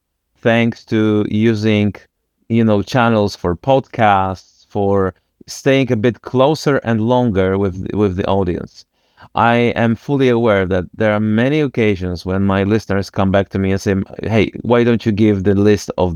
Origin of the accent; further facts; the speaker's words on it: Wrocław, Lower Silesian Voivodeship, Poland; English is a second language; I come from Wrocław.